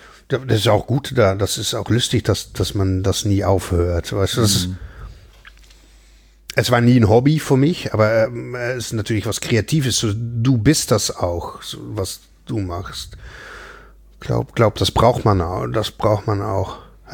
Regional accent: Netherlands; German is a second language; Ich komme natürlich aus Holland.

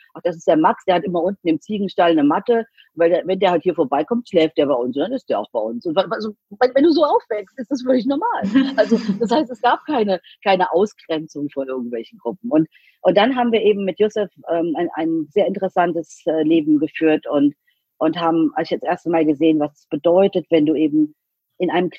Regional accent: Rhineland-Palatinate, Germany; ich komme eben nicht aus Berlin oder Hamburg oder München, sondern ich komme aus Rheinland-Pfalz, halb aus dem Westerwald, halb aus der Eifel und halb aus dem Rheinland-Pfalz, geht eigentlich nicht, 1,5, aber geht in meinem Fall, weil ich in der Pfalz ja letzten Endes meine Teenagerzeit verbracht habe.

